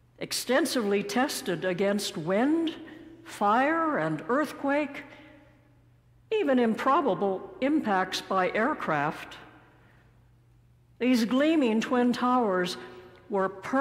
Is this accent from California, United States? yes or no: yes; California, United States; Even as a child growing up in California, I was fascinated with the maxim, e pluribus unum, out of many, one.